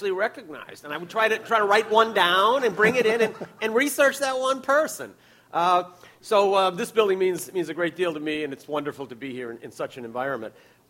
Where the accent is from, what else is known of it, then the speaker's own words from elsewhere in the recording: United States; Well, this was a little bit shocking to me as an American. It doesn't fit my self-image or my image of my country.